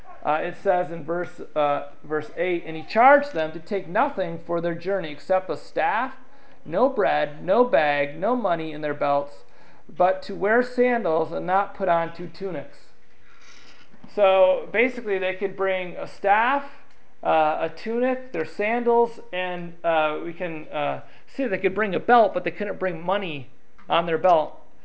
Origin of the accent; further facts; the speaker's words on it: United States; being Caucasian American, going into a Ugandan village, was a little bit daunting.